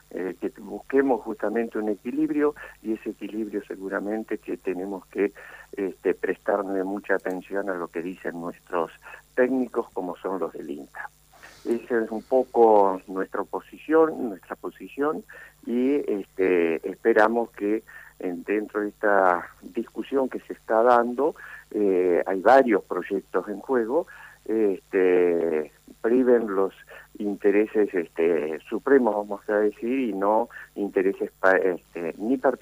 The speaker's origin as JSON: {"language": "Spanish", "town": "Rauch", "region": "Buenos Aires Province", "country": "Argentina", "said": "Yo soy de bonaerense, estoy acá en el centro de la provincia de Buenos Aires, lo que sería lo que llamamos la cuenca del Salado y la ciudad de Rauch."}